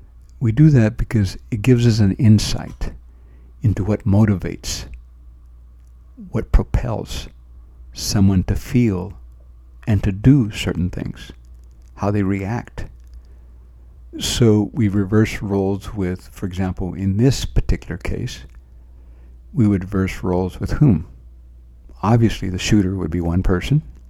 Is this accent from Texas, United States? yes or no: yes; Texas, United States; born there; I mean, I was born in Texas, in the States, in this country.